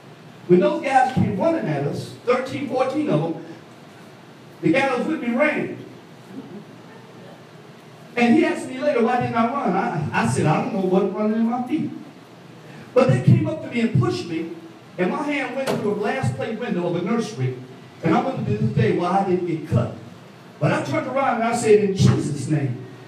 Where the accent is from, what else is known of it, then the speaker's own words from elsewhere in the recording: Chicago, Illinois, United States; I'm from Chi-Town.